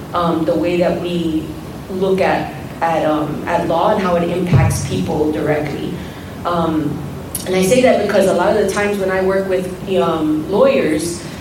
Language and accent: English; Queens, New York, United States; I'm the children of immigrants. I was born here. I'm from Queens. I'm from New York.